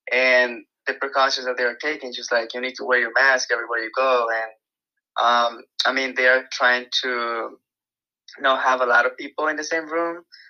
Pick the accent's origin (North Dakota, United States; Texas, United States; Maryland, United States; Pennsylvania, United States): Pennsylvania, United States; Philadelphia; I'm from Philadelphia. I moved to Iowa because I wanted to go to Cornell College.